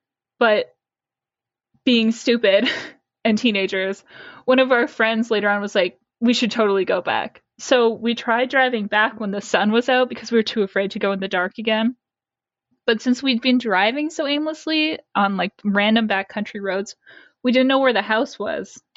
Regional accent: Ontario, Canada; I'm from Southwestern Ontario, Canada. And where I'm from, there's a lot of abandoned houses out in the country.

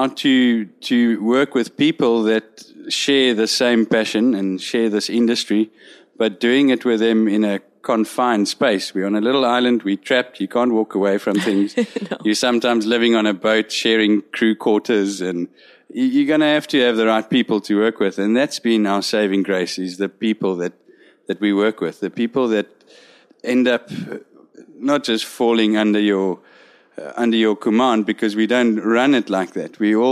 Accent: South Africa; We've obviously had we arrived here as four South African guides, and we just kicked it off.

